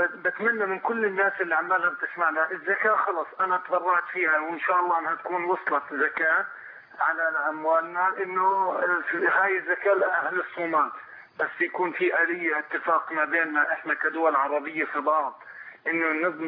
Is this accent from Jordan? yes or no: yes; Jordan; من الاردن